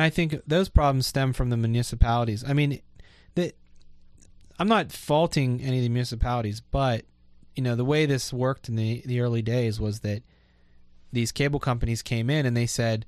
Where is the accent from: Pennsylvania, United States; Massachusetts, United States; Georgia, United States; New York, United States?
Pennsylvania, United States; Ebensburg; just like I'm from Ebensburg, and originally it was, when I was a kid, it was like TCI cable.